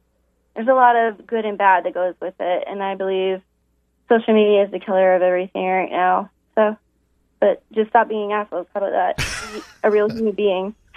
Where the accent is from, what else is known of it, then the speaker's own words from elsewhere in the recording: New York, United States; also born or lived in Ireland; But I was born in New York, but I grew up over in Ireland, too. So I spent a lot of time over there.